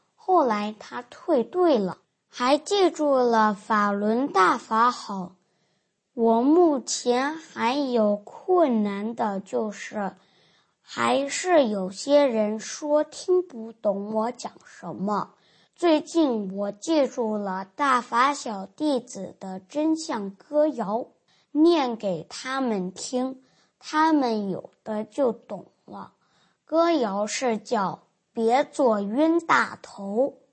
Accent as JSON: {"language": "Chinese", "country": "Japan", "tie": "born or raised there", "second_language": "Chinese", "said": "我在日本长大，我的中国话不是很好，我练习电话稿很多次，慢慢的能够和常人对话了"}